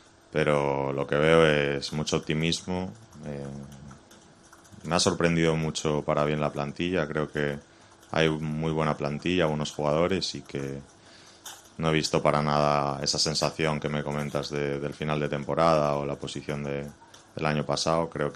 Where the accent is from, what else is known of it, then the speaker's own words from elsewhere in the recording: A Coruña, Galicia, Spain; Me he preparado con un entrenador personal en La Coruña, de donde yo soy